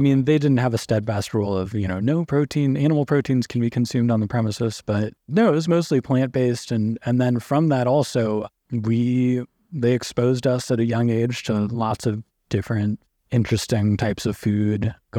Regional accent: St. Louis, Missouri, United States; Well, growing up in St. Louis, my parents actually became vegetarians when I was about 9 years old.

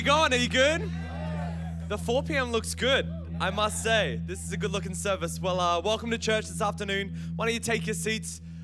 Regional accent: Brisbane, Queensland, Australia; And as mentioned, I'm from Brisbane, so please don't hate me. I'm not from Perth, but I love this city.

